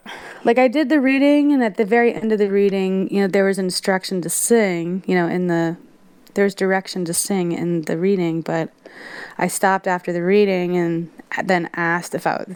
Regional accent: New Jersey, United States; now in Tennessee, United States; I grew up in Jersey, and I decided to move to Tennessee to pursue music

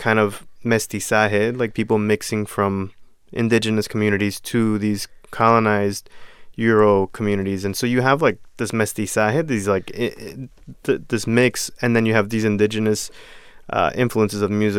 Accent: Miami, Florida, United States; I grew up in South Florida listening to like a lot of Miami bass, a lot of hip hop and rap

